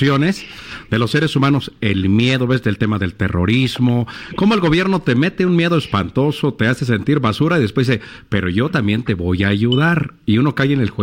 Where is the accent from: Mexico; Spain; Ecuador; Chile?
Mexico; ¿Aquí qué hace uno como mexicano?